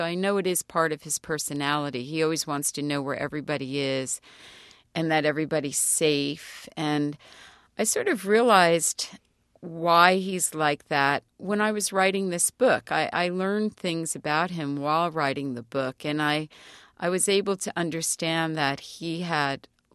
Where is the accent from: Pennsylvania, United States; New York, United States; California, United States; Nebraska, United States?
New York, United States; New York City; I grew up in New York City.